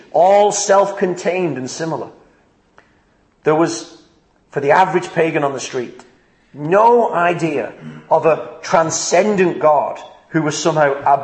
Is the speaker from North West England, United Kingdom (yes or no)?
yes; Wigan, North West England, United Kingdom; When I was a little boy growing up in Wigan